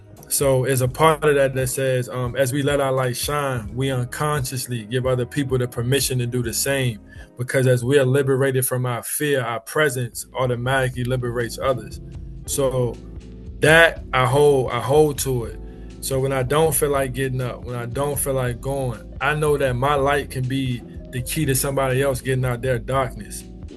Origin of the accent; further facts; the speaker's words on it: Richmond, Virginia, United States; I'm from Richmond, Virginia.